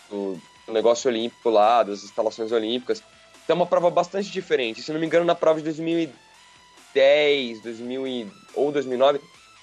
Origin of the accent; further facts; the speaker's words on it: Campinas, São Paulo, Brazil; porque eu sou de Campinas, eu moro aqui do lado da universidade